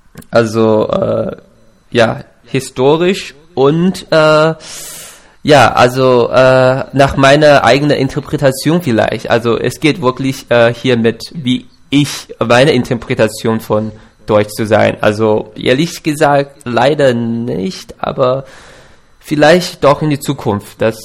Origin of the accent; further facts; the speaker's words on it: China; born there; German is a second language; also born or lived in United States; Ich habe auch mein Abitur nicht in Deutschland geschrieben, sondern woanders. Ich bin in China geboren. Ich bin Asiater und ich habe lange Zeit in den USA gelebt. Da habe ich mein Abitur geschrieben